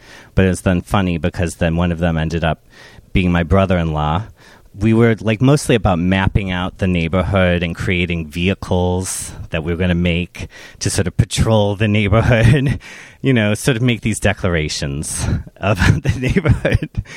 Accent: Scotland, United Kingdom; I called it the British Club because I'm half Scottish and half Lebanese.

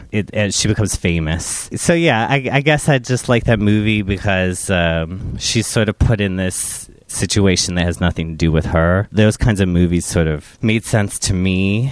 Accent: Scotland, United Kingdom; I called it the British Club because I'm half Scottish and half Lebanese.

